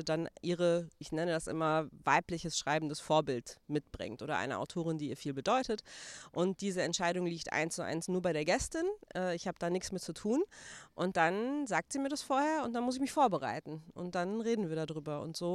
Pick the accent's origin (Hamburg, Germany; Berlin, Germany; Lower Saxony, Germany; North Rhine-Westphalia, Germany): North Rhine-Westphalia, Germany; Ich bin im Ruhrgebiet geboren, ich bin im Ruhrgebiet groß geworden.